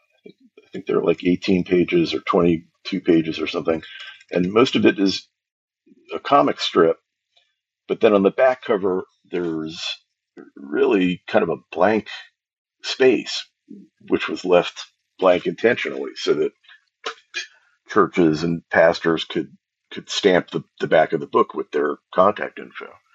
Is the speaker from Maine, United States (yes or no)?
no; New York, United States; because I grew up in New York, but spent a lot of time out on Long Island, which is very suburban.